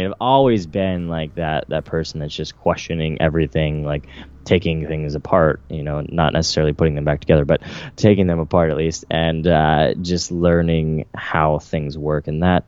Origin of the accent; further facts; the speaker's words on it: California, United States; And I grew up in the Central Valley, which was hit especially hard.